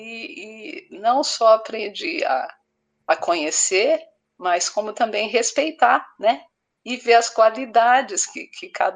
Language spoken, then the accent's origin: Portuguese; São José do Rio Preto, São Paulo, Brazil; Eu cresci e nasci em São José do Rio Preto, no estado de São Paulo, e fiquei lá até mais ou menos os 15, 16 anos de idade, quando daí eu mudei para a capital, né, para São Paulo, capital.